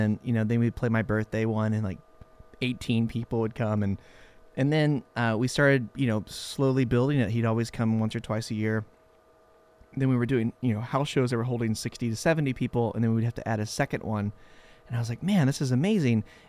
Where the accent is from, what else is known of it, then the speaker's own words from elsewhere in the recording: Columbia, Missouri, United States; now in Bay Area, United States; I mean, in 2005, I moved to the Bay Area from Columbia, Missouri